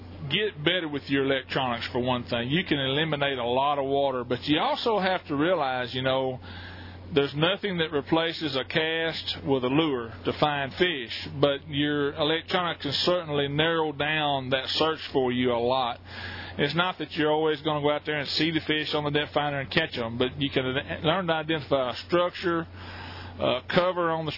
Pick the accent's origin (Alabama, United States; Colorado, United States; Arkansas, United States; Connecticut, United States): Arkansas, United States; Hot Springs; I was blessed in growing up in Hot Springs and having a lot of 5 lakes around there within an hour's drive